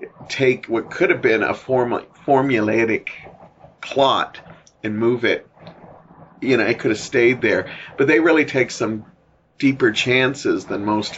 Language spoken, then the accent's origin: English; Hamilton, Ontario, Canada; I didn't know this movie was actually filmed in and around my hometown, Hamilton.